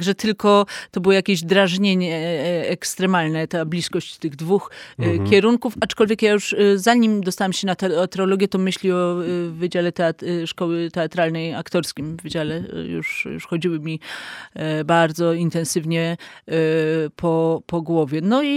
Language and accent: Polish; Warsaw, Masovian Voivodeship, Poland; Także moją małą ojczyzną jest właśnie Mokotów